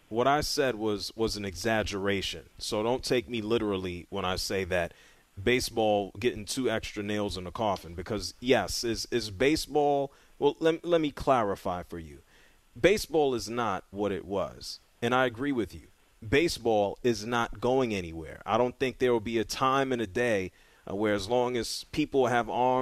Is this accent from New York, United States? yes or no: yes; New York City, New York, United States; I grew up in New York City, okay? I could go down to Washington Heights and I could have sat and watched Manny Ramirez play ball in the Bronx or the Heights.